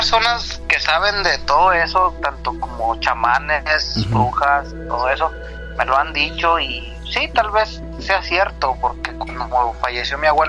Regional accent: Zacatecas, Mexico; Cuando yo llegué a mi tierra, a Zacatecas.

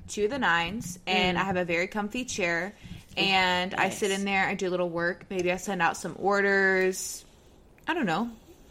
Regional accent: Atlanta, Georgia, United States; I was, like, raised in the Atlanta area, so it wasn't that deep. It wasn't like I was raised in New York or anything.

